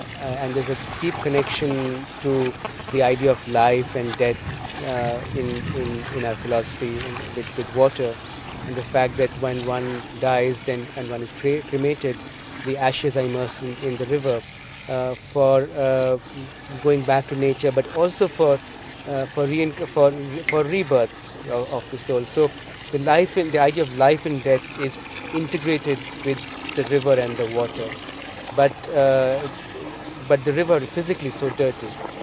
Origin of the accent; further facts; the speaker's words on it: India; I, as an Indian, understand some of it. But even to me, as a contemporary Indian brought up on, you know, ideas of modern knowledge